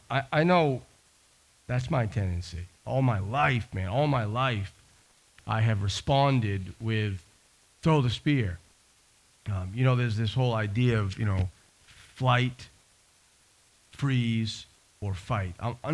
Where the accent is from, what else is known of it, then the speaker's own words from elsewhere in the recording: Maine, United States; growing up in Maine around drunk, angry, belligerent men is a scary place to be.